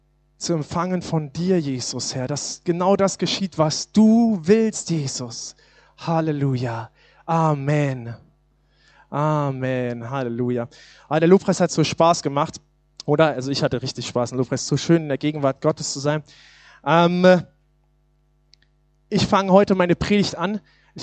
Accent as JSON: {"language": "German", "town": "Suhl", "region": "Thuringia", "country": "Germany", "tie": "born or raised there", "said": "über Silvester waren wir eine Woche weg gewesen in Suhl, in Thüringen, wo ich herkomme, wo ich geboren bin, wo meine Familie lebt."}